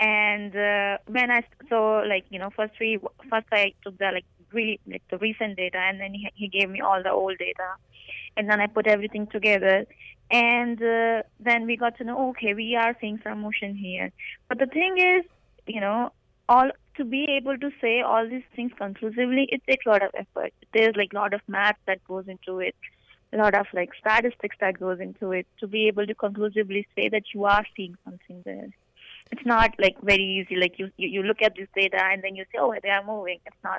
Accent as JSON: {"language": "English", "country": "India", "second_language": "English", "lives_now": "United States", "said": "And also, like, I'm from India, so my my university where I went for undergrad, they contacted me"}